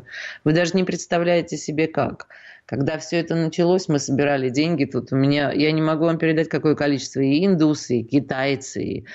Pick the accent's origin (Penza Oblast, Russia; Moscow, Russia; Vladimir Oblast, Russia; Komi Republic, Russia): Moscow, Russia; я вообще из Москвы.